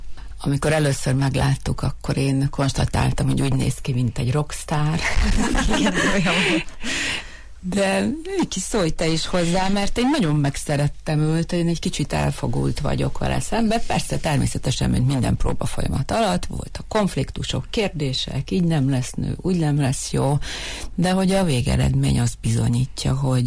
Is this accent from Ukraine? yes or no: yes; Zakarpattia Oblast, Ukraine; én kárpátaljai magyar vagyok